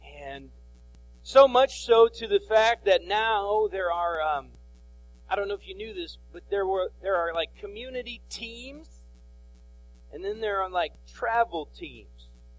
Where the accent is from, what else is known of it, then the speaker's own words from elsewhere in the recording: Flint, Michigan, United States; I grew up in Flint, and I'm not the tallest person, and I'm not the most athletic person.